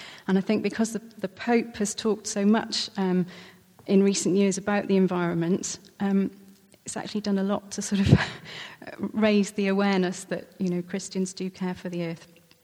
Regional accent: Wales, United Kingdom; my favourite place happens to be close to where I grew up in South Wales near the Gower Peninsula.

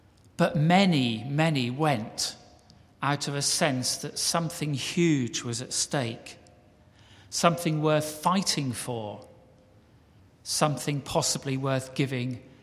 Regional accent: King's Lynn, East of England, United Kingdom; he served in his 60s as the mayor of King's Lynn, which is my hometown.

